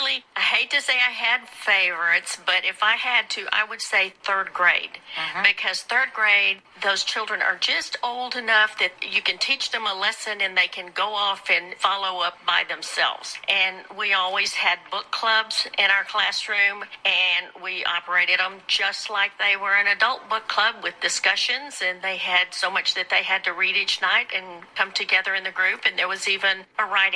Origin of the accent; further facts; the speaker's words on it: Corpus Christi, Texas, United States; now in Katy, United States; I'm from Corpus Christi, but I've lived here in Houston since 1971, so this is really my home.